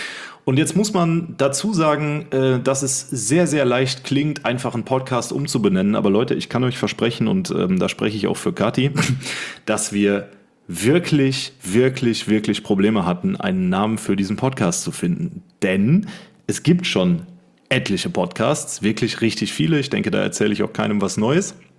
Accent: North Rhine-Westphalia, Germany; wir kommen aus dem Rhein-Sieg-Kreis, sind hier beheimatet.

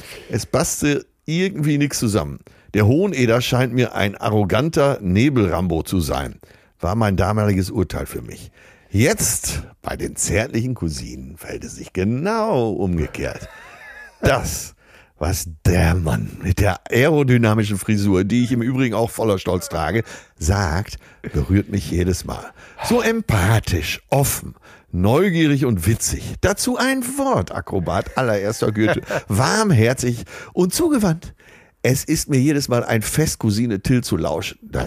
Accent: Menden, North Rhine-Westphalia, Germany; als Till im Jahr 2000 in meiner Heimatstadt Menden sein erstes Soloprogramm »Du kannst mich zweimal« im leidlich besuchten Bürgersaal vor wenig amüsierten Best-Ager-Publikum zum Besten gab

